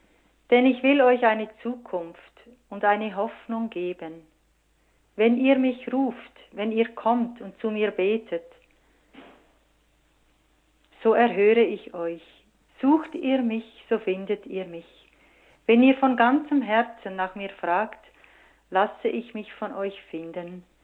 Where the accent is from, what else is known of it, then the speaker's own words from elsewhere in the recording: Dietikon, Zurich, Switzerland; accent: Zurich; also born or lived in Toggenburg; gut katholischen Familie aufgewachsen. Wir sind jeden Sonntag in Kirche. Ich bin in Dietikon aufgewachsen, darum habe ich auch in einer Zürcher Einschlag, obwohl ich Toggenburgerin bin. Wir sind dann später ins Toggenburg gezügelt.